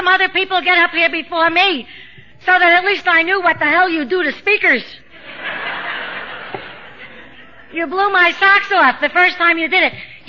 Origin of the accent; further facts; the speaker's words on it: New York, United States; I have a speech defect. I'm from New York.